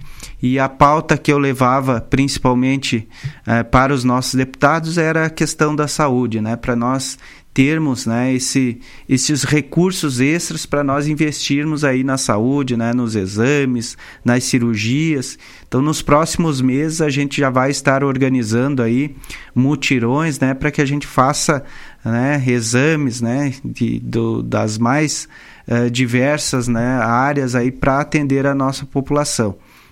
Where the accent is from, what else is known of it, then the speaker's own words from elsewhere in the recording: Vacaria, Rio Grande do Sul, Brazil; quando nós chegamos lá, entramos num gabinete e falamos que somos de Vacaria, né?